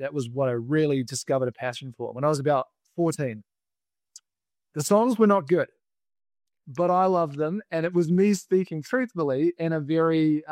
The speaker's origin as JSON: {"language": "English", "country": "New Zealand", "tie": "born or raised there", "accent": "New Zealand", "said": "The strange accent that I have is from New Zealand. I grew up in New Zealand, a beautiful place filled with amazing beaches and amazing people."}